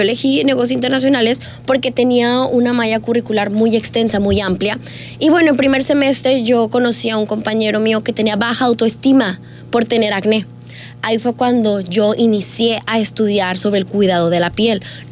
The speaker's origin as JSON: {"language": "Spanish", "town": "Tepic", "region": "Nayarit", "country": "Mexico", "tie": "born or raised there", "said": "Todo esto fue en Tepic. Yo crecí ahí en Tepic."}